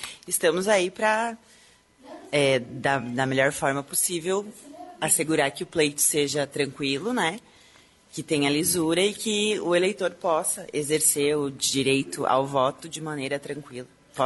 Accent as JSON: {"language": "Portuguese", "town": "Videira", "region": "Santa Catarina", "country": "Brazil", "said": "Eu sou catarinense."}